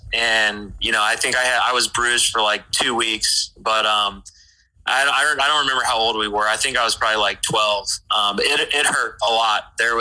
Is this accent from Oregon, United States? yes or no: no; Kansas City, Missouri, United States; In terms of the barbecue, that's a sensitive subject for me, 'cause I'm coming from Kansas City